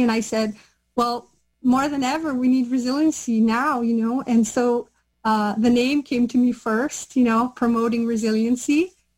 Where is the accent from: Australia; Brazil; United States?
Brazil; English is a second language; moved away as an adult; now in Canada